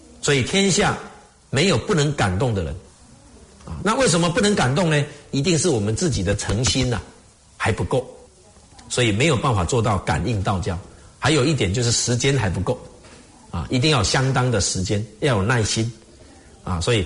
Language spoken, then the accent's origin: Chinese; China